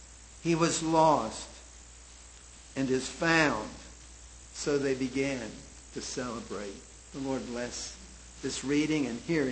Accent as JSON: {"language": "English", "town": "Charlotte", "region": "North Carolina", "country": "United States", "tie": "born or raised there", "said": "I grew up in the Back Creek Church in Charlotte"}